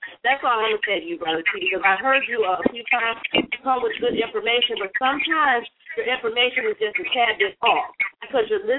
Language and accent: English; Michigan, United States; I am originally from Michigan.